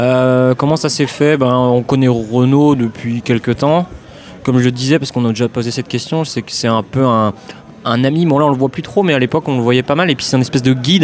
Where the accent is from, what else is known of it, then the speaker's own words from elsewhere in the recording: Brest, Brittany, France; Nous on vient de Brest, Florent et moi, enfin à côté quoi.